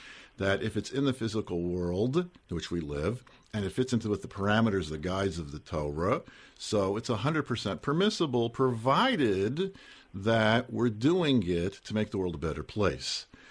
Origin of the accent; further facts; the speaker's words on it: United States; Is it just because we're American and we don't do things like third world countries?